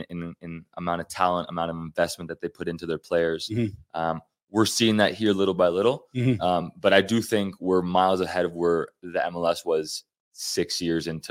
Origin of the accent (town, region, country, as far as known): Toronto, Ontario, Canada; now in Calgary, Canada